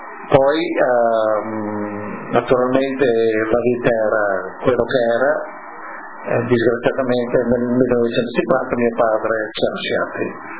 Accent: Villa d'Arco, Friuli-Venezia Giulia, Italy; sono nato a Villa d'Arco nel comune di Cosenos, allora provincia di Udine, il 9 maggio del 1983. Sono il quarto di 8 figli.

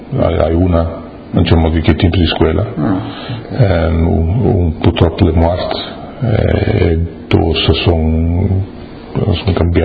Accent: Amanzimtoti, KwaZulu-Natal, South Africa; La junior a Uncomas, la senior era un paese che si chiamava Mazimtoti, che era 20

